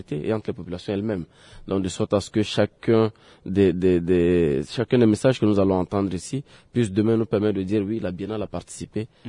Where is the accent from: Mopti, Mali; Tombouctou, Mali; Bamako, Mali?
Tombouctou, Mali; Timbuktu; et que moi je suis de Tombouctou